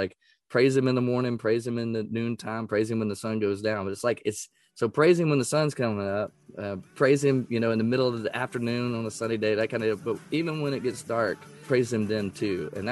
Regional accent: Texas, United States; I grew up in East Texas

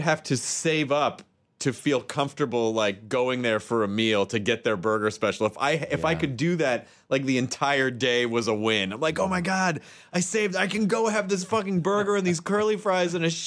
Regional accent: Santa Rosa, California, United States; I'm from Santa Rosa, California. I come in here all the time.

